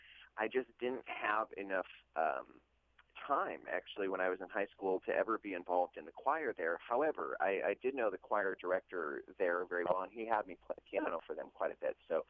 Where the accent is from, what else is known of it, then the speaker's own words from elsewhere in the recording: Racine, Wisconsin, United States; And it was just a really great time to be growing up in Racine, Wisconsin, I think.